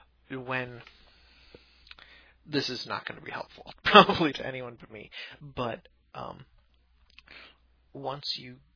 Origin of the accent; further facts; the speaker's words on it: Wisconsin, United States; I'm from Wisconsin, which is sort of baby Russia, not in the sense that everyone from Russia moved there, but in the sense that it's sort of Russia for babies. So it's still pretty hardcore and pretty cold